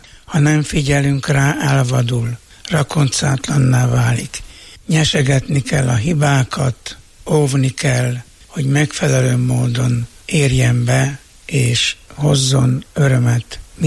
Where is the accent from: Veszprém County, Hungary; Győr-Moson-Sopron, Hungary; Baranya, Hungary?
Győr-Moson-Sopron, Hungary; Farád; Én itt születtem, itt nőttem fel gyerekként, itt végeztem az általános iskoláimat, és ide tértem vissza előbb pedagógusként, majd iskolaigazgatóként dolgozni.